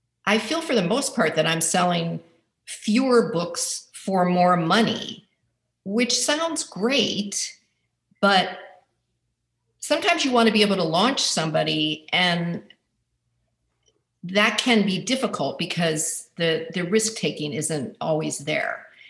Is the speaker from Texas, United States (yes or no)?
no; Cleveland, Ohio, United States; because I'm from Cleveland.